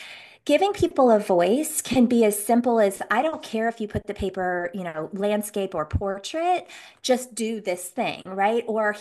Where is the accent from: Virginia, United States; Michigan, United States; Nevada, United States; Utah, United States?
Nevada, United States; Las Vegas; And so I grew up in Vegas, going to shows and being in shows and knowing how to capture an audience.